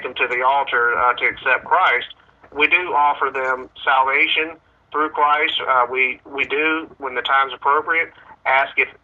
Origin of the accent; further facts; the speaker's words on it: Portsmouth, Virginia, United States; my hometown is Portsmouth, Virginia.